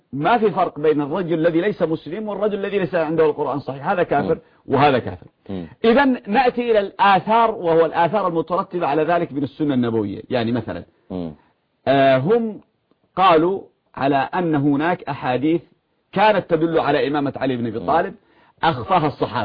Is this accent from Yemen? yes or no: yes; Yemen; now in Egypt; يعني مثلا انا يمني وانا عندكم في مصر